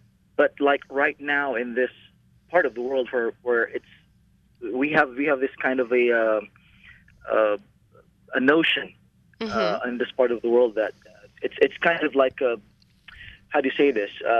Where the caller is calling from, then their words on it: Doha, Qatar; Yes, I am calling from the Middle East, exactly from Doha, Qatar.